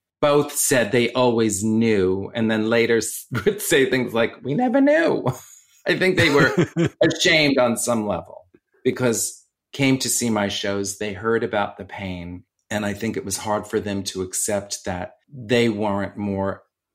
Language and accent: English; Bronx, New York, United States; accent: Bronx; being femme, and my Bronx accent, it all just sort of came together.